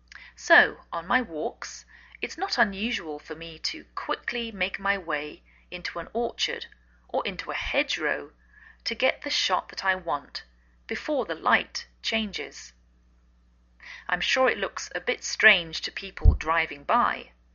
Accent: England, United Kingdom; now in United States

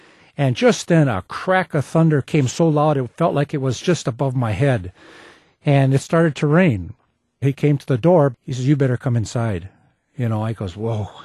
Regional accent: Wisconsin, United States; I'm from Wisconsin.

